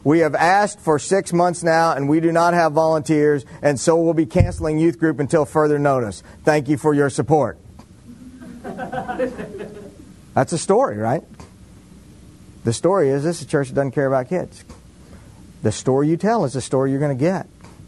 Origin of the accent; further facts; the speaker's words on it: Waco, Texas, United States; When I grew up in Waco, Texas, our goofy thing was we talked British in our youth group.